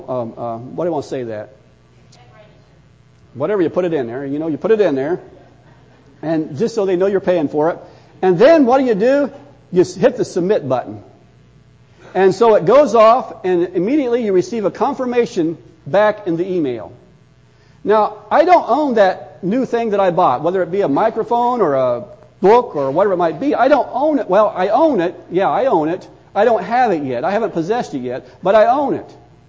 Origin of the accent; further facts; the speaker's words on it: Indiana, United States; I came from Indiana. We don't have flash floods in Indiana.